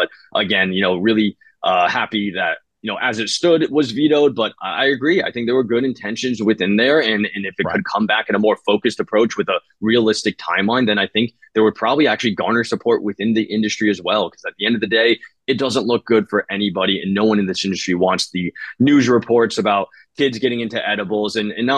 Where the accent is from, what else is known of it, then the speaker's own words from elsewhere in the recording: New England, United States; moved away as an adult; now in California, United States; 18, 19 years old when I moved from New England to California